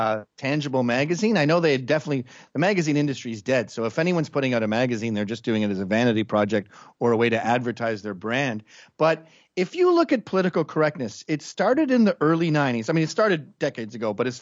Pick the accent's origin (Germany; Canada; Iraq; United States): Canada; Quebec; I come from Quebec, where it's about English versus French.